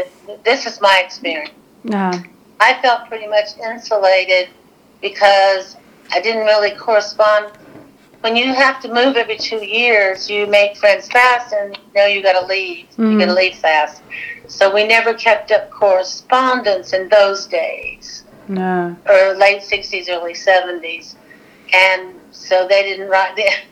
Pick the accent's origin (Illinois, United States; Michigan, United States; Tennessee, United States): Tennessee, United States; Memphis; Now, in April of 68, we were still in Germany, but I didn't want anyone to know that I was from Memphis.